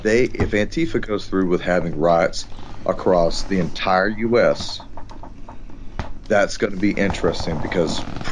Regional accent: Texas, United States; You would not see a Kenosha in my home state of Texas.

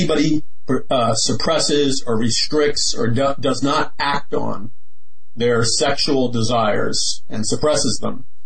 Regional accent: Queens, New York, United States; I was raised in Queens, Jackson Heights, Queens. Trump was raised in Jamaica Estates, Queens. That was one subway stop from where I lived.

